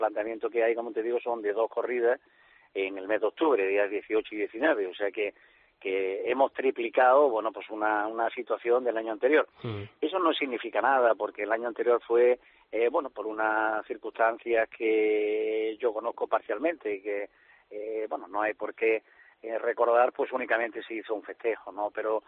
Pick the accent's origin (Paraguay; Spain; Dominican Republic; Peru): Spain; Córdoba, Andalusia; yo soy cordobés